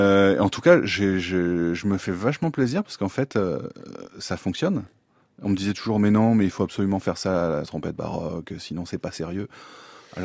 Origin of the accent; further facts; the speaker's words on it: Lille, Hauts-de-France, France; Ah non, moi je suis originaire de Lille